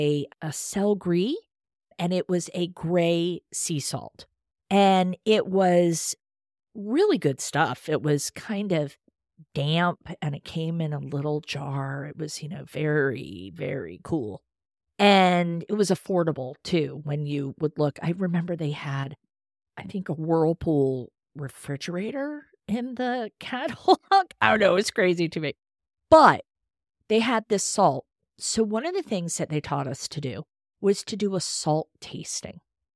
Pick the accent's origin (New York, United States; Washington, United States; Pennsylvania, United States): Pennsylvania, United States; Because I grew up in Pennsylvania, very homestyle cooking, loved it.